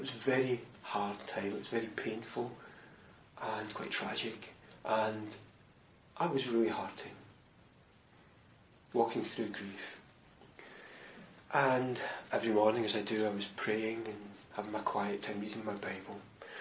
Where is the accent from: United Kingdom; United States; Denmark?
United Kingdom; Okay, we're British, so we're maybe not going to say it out loud.